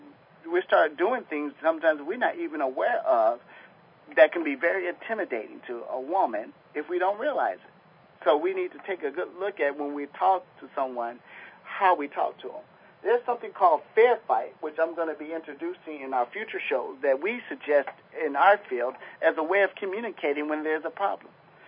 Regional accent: Chicago, Illinois, United States; I'm from Chicago, and that's one of the things that people do a lot.

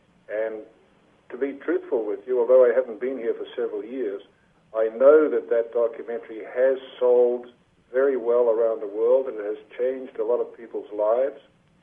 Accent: New Zealand; now in United States; I come from New Zealand, and the media down there is a little more open to the idea of UFOs than I've found here in the States

